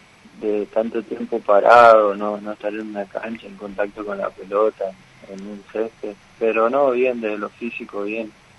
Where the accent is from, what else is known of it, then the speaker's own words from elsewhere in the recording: Formosa, Argentina; No, yo soy formoseño.